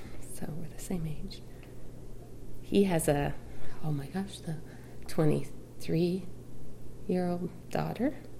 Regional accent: Arizona, United States; also born or lived in Minnesota; Well, I was born in Minnesota, but I've lived in Arizona since I was 5, so pretty much a native Arizonan.

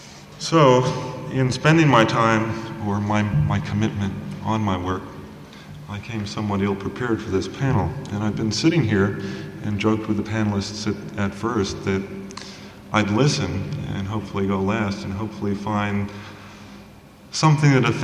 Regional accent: South Carolina, United States; I'm a sculptor from South Carolina.

